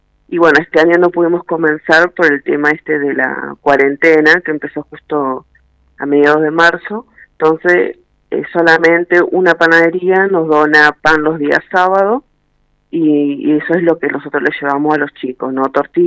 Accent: Buenos Aires, Argentina; Vengo de Buenos Aires con mucha necesidad

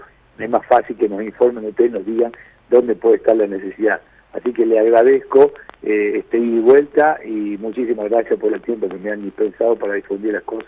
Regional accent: Jujuy, Argentina; now in Córdoba, Argentina; Sí, yo soy jujeño, pero vivo desde el año 68. Yo me vine acá a Córdoba porque mi padre tenía un establecimiento comercial, así que me vine, estudié acá, pero siempre vuelvo, yo tengo casa allá

